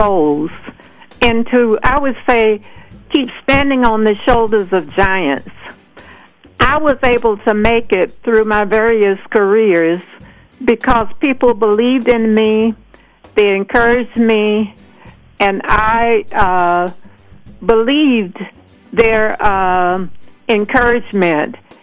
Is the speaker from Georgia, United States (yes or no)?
yes; Georgia, United States; Because when I grew up in South Georgia, the Ku Klux Klan was hard on us black people.